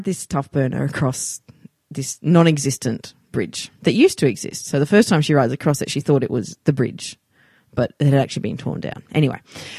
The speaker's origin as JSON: {"language": "English", "country": "Australia", "said": "I'm Australian."}